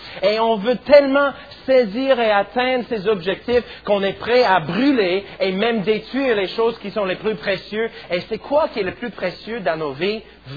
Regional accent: St. Louis, Missouri, United States; Je connais bien le fleuve Mississippi parce que moi j'ai grandi à Saint-Louis, juste sur la rive du Mississippi

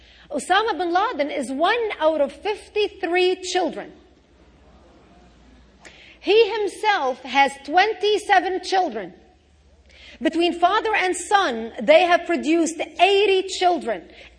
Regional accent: Lebanon; I come from Lebanon.

